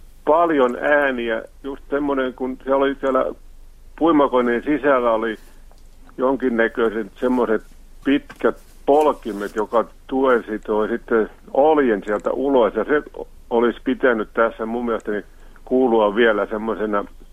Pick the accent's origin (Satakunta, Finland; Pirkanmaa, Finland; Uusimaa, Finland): Satakunta, Finland; Kiukainen; No, lapsuuteni vietin Satakunnassa Kiukaisissa, ihan maatalon poikana, sotien välillä syntynyt.